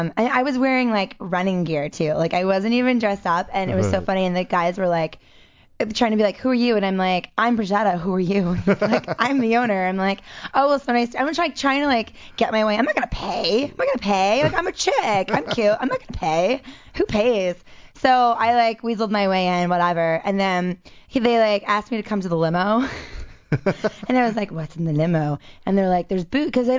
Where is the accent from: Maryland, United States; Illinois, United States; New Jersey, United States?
Maryland, United States; Baltimore; I grew up in Baltimore area